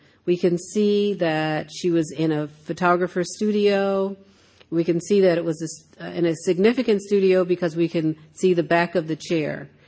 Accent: Philadelphia, Pennsylvania, United States; The notion that I experienced of growing up in Philadelphia, and then also looking at photographs and studying here.

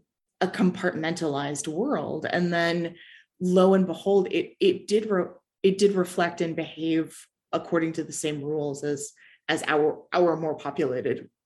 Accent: California, United States; now in Germany; I am from California and I currently live in Germany. And I've lived in Germany for more than half a decade now. I'm married a German, I live there now.

